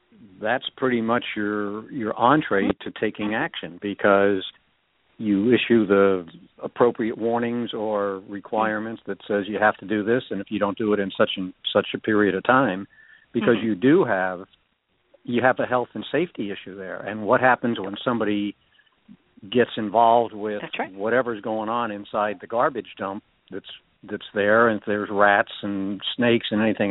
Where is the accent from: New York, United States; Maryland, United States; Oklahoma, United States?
New York, United States; New York City; You know, I'm from New York